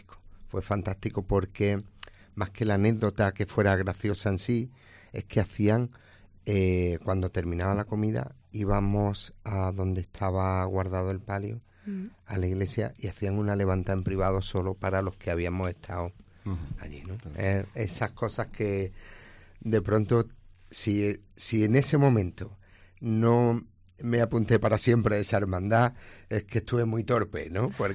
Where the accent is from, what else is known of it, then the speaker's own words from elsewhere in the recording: Córdoba, Andalusia, Spain; Perdonadme, tengo que decirlo así, soy cordobés.